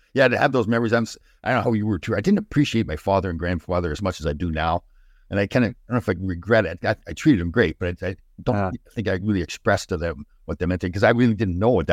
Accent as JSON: {"language": "English", "town": "Brampton", "region": "Ontario", "country": "Canada", "said": "Brampton, Ontario."}